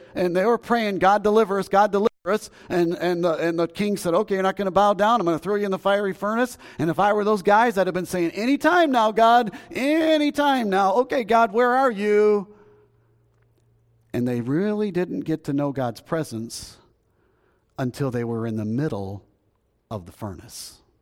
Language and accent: English; United States; And I can tell you right now, as an American, I have never seen in my lifetime a time where the American culture as a whole is gripped by fear.